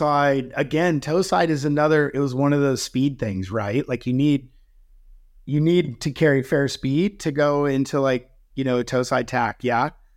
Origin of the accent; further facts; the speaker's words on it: San Clemente, California, United States; a couple of my friends from San Clemente, like where I grew up in California